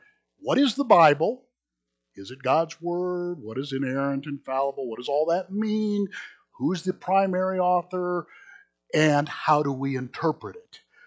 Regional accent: United States; I'm an American.

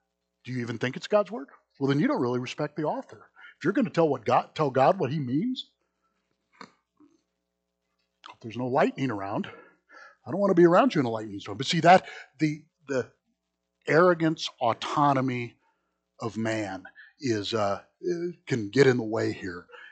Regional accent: United States; I'm an American.

